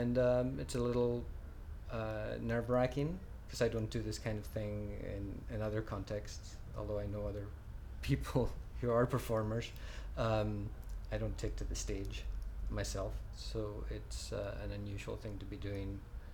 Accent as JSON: {"language": "English", "town": "Isle of Lewis", "region": "Scotland", "country": "United Kingdom", "tie": "born or raised there", "also_born_or_lived": "Glasgow / Chicago", "moved": "as an adult", "lives_now": "London, United Kingdom", "said": "I'm originally from Scotland, the Isle of Lewis, way up in the northwest, and then I lived there until I was 18, and since then I've lived in Glasgow, and then I also had 10 years in Chicago in the USA, and I just moved to London 4 months ago."}